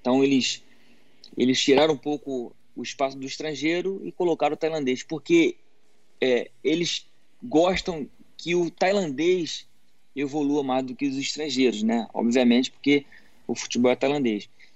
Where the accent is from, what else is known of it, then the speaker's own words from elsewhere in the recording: Rio de Janeiro, Brazil; no Rio, que eu sou carioca, e eu já rodei muitos clubes no Rio